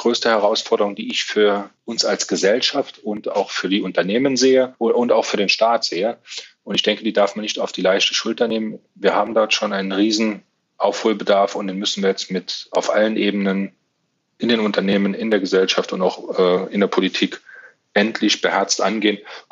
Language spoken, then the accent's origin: German; Saarland, Germany; Das ist meine Heimat, da fühle ich mich sehr, sehr wohl.